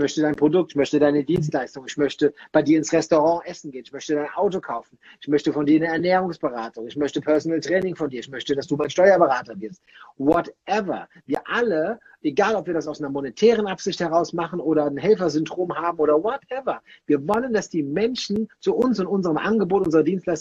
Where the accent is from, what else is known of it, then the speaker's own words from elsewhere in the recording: Rhineland, Germany; bei uns im Rheinland sagt man, das hätten auch immer Jod hier, Jange